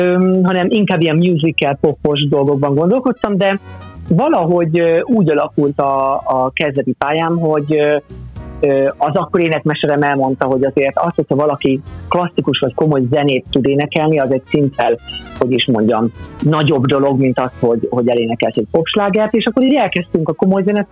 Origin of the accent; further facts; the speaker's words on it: Debrecen, Hajdú-Bihar, Hungary; mert ez Debrecenben, én debreceni vagyok